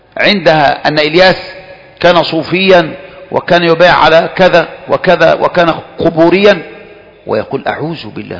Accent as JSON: {"language": "Arabic", "country": "Egypt", "said": "أما عندنا في مصر، عندنا في مصر"}